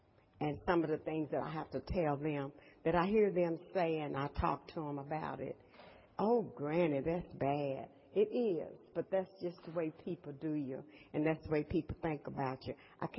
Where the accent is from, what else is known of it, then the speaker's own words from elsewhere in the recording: Dallas, Texas, United States; My sister was born there. We grew up in South Dallas. We lived in Queen City.